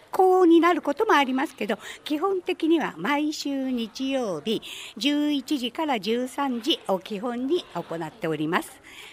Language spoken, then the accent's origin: Japanese; Fujisawa, Kanagawa, Japan; たまたまこの湘南台は私の地元ということで、